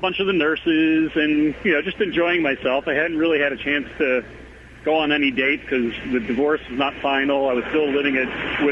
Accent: East Coast, United States; Well, that's actually true. I'm from the East Coast.

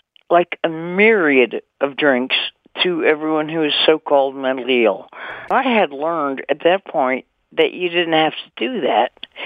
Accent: Canadian Arctic, Canada; Now, I'm from the Canadian Arctic. I'm kind of an odd movie star. You don't usually get people from the Arctic who are movie stars.

